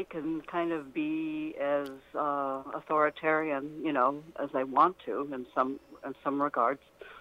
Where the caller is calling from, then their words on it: New York, United States; I'm in New York State. I'm in the burbs.